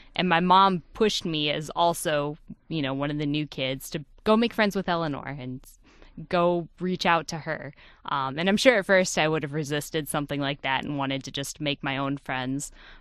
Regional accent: St. Joseph, Michigan, United States; also born or lived in Chicago; Well, I was born in Chicago, Illinois, but shortly after, when I was about 2 1/2, moved to St. Joseph, Michigan

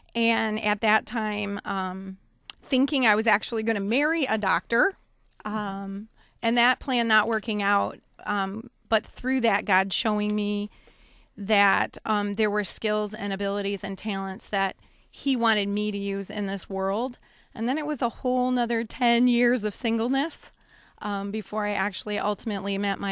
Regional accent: Brighton, Michigan, United States; Sure. I grew up in Brighton, Michigan. I have wonderful parents.

